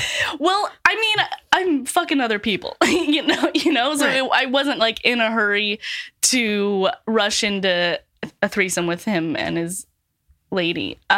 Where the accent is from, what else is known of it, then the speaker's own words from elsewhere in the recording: Utah, United States; So I am from Utah, obviously a lot of, and like many generations are from Utah